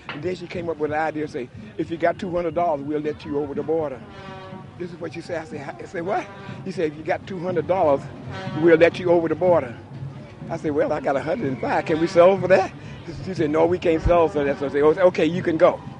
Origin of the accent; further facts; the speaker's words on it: Boston, Massachusetts, United States; I come from Boston, and we got a van of 10 people was on the van.